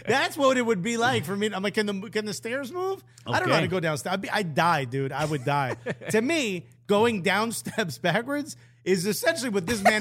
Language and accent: English; New York City, New York, United States; As a New Yorker, it's like, I get mad at when people do this, right?